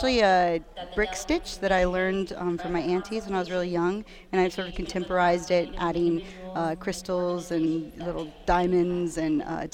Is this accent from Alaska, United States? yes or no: yes; Kenai, Alaska, United States; Athabaskan from Kenai, Alaska.